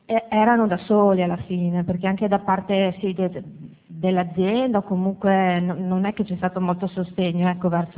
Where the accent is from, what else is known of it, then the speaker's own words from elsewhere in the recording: Udine, Friuli-Venezia Giulia, Italy; Buongiorno … vengo da Udine.